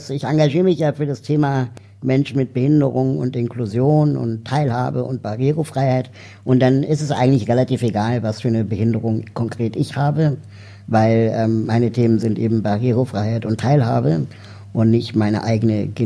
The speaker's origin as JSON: {"language": "German", "region": "Berlin", "country": "Germany", "said": "ich bin 38 Jahre alt, komme aus Berlin"}